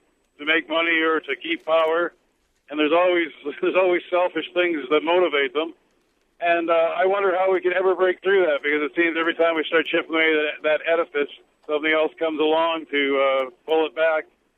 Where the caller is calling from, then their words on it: Lloydminster, Saskatchewan, Canada; I'm phoning from Lloydminster, Alberta. No, sorry, now it's Lloydminster, Saskatchewan.